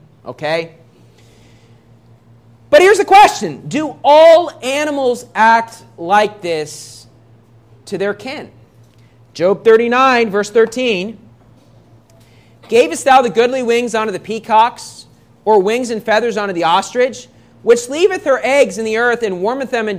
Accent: United States; I mean, if you're from the Philippines, I'm from America, I probably have less similar genes than I would have to somebody else from America.

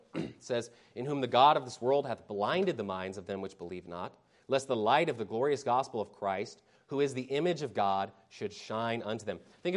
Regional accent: Vancouver, British Columbia, Canada; I'm like, bro, it's okay. I'm from Vancouver.

